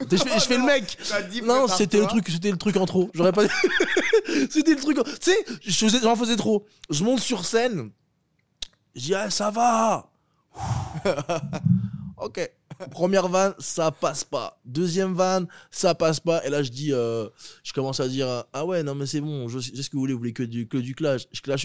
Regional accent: Algeria; je suis algérien, d'origine algérienne marocaine.

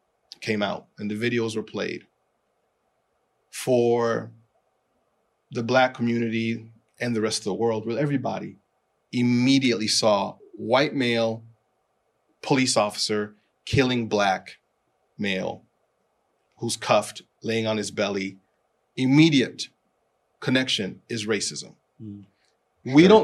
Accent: United States; growing up in America amongst in places where I'm always a minority, right?

